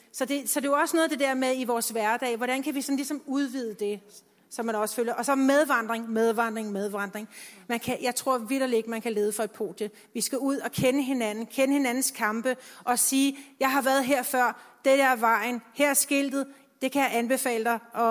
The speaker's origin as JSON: {"language": "Danish", "town": "Copenhagen", "region": "Capital Region of Denmark", "country": "Denmark", "said": "nu er jeg jo fra København, og der er ret mange singler i København"}